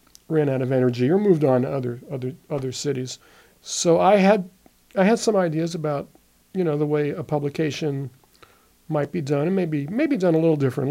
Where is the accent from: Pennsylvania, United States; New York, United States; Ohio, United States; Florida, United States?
New York, United States; you know, I grew up in the New York area.